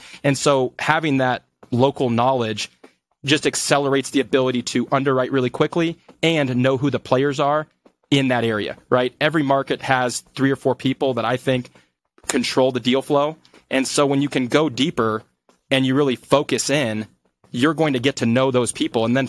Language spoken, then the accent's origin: English; Des Moines, Iowa, United States; now in Denver, United States; I grew up in Des Moines, my brother's there, my dad's there, my sister's there, and I live in Denver. I've been here for 16 years now.